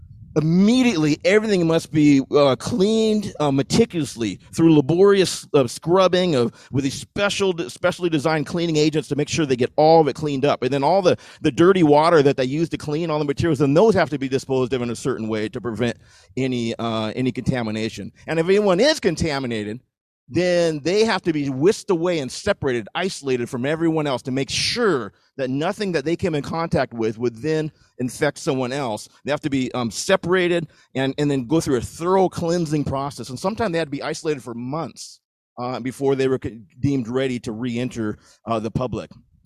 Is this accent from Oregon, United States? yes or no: no; Washington, United States; The Hanford Nuclear Reactor, power reactor, is located in my home state of Washington.